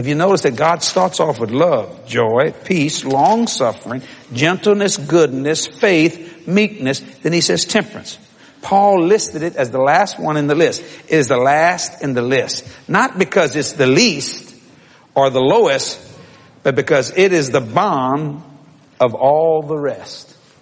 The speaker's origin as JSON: {"language": "English", "town": "New Orleans", "region": "Louisiana", "country": "United States", "tie": "born or raised there", "said": "I'm from New Orleans, Louisiana, and raised down the bayous of South Louisiana."}